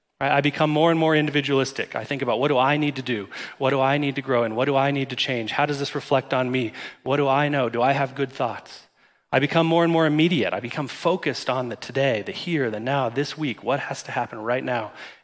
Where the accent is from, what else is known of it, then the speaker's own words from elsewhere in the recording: United States; I grew up in America, and I like it.